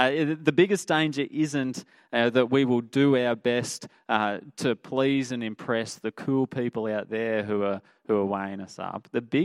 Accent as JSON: {"language": "English", "country": "Australia", "said": "It challenges me as an Australian bloke who's pretty reserved."}